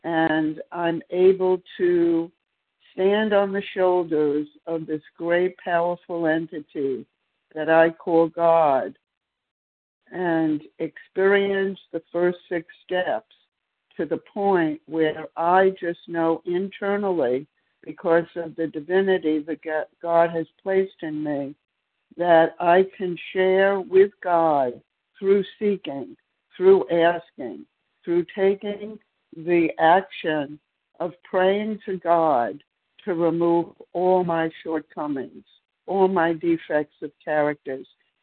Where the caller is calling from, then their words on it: Maryland, United States; from Maryland.